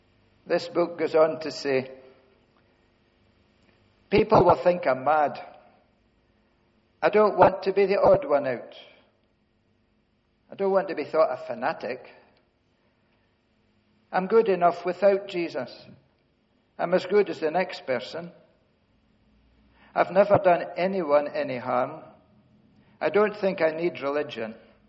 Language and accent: English; Scotland, United Kingdom; Well, we're Scottish. We don't hunger and thirst.